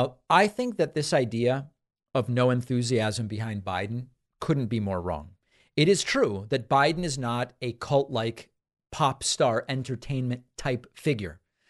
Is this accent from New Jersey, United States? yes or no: yes; New Jersey, United States; I'm from New Jersey and didn't like him as governor, but I respect him for speaking up